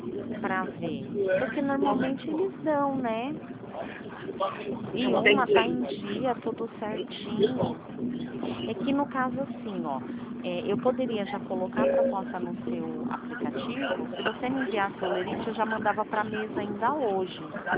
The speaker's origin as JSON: {"language": "Portuguese", "region": "São Paulo", "country": "Brazil", "said": "Eu sou de São Paulo."}